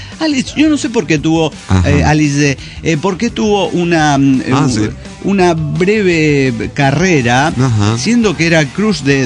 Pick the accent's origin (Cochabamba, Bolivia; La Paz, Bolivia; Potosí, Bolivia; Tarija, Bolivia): Tarija, Bolivia; Saludos desde Tarija, Bolivia